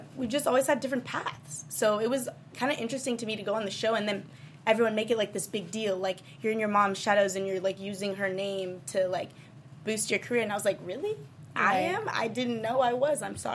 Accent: Bali, Indonesia; growing up in Bali with my dad, I, like, was a little island princess.

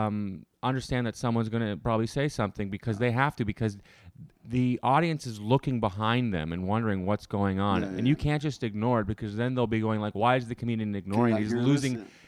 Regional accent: Ottawa, Ontario, Canada; But so our buddy Eddie DeLisepi was in my hometown, Ottawa, doing comedy.

